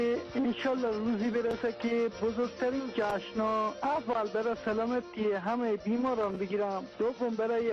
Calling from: Tehran, Tehran Province, Iran; از تهران هستم،

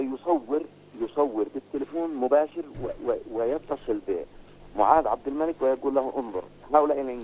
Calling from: Sanaa, Amanat Al Asimah, Yemen; أن بعض الأشخاص هنا في صنعاء، وأنا أحدثك الآن من صنعاء

